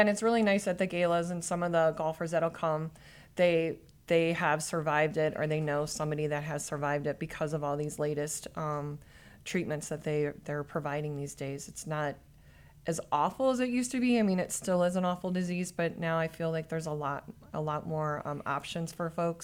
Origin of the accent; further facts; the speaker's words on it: Ohio, United States; because I know there's people interested even from my hometown, Ohio.